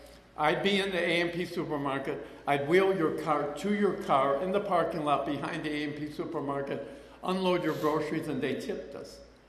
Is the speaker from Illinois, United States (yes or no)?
yes; Chicago, Illinois, United States; And Donnie wanted, and growing up in Chicago, this is the wreckage of my past